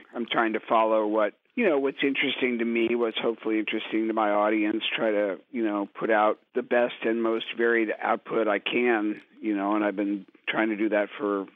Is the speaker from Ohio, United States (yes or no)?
yes; Cincinnati, Ohio, United States; also born or lived in New York, United States; Growing up in Cincinnati, learning to play jazz on the scene there, and then going to music school in the East Coast, and then early days in New York